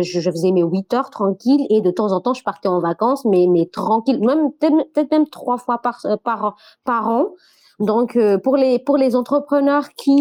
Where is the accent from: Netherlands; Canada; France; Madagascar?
Madagascar; Farafangana, Atsimo-Atsinanana; À Farafangan, ma ville natale.